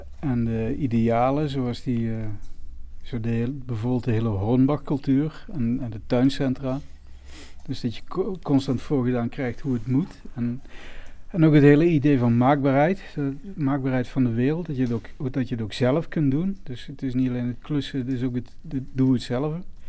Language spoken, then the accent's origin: Dutch; Heerlen, Limburg, Netherlands; Ik kom uit Heerlen, ik ben een hele tijd weg geweest, of ik heb een hele tijd gependeld en ik ben nu alweer een tijdje terug.